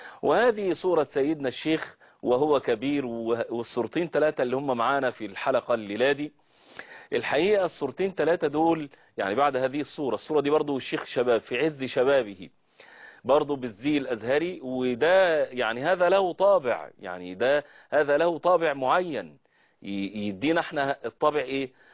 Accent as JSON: {"language": "Arabic", "country": "Egypt", "said": "مفخره لنا كعرب ومفخره لنا كمصريين"}